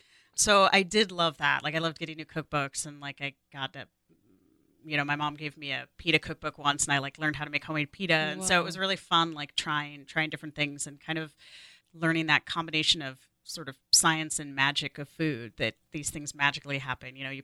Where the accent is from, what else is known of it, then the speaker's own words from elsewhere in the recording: Tacoma, Washington, United States; also born or lived in Maury Island; So I grew up spending time between Tacoma and the island. One set of parents, we had a house on Maury Island over near the golf course. So I was here weekends and summers